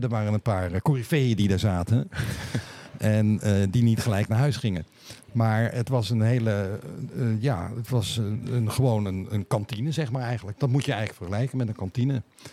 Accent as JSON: {"language": "Dutch", "town": "Rotterdam", "region": "South Holland", "country": "Netherlands", "said": "Ik kom uit Rotterdam."}